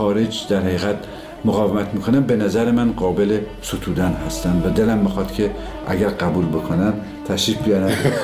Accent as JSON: {"language": "Persian", "town": "Tabriz", "region": "East Azerbaijan", "country": "Iran", "tie": "born or raised there", "said": "دیدیم ما که بچه تبریز هستیم"}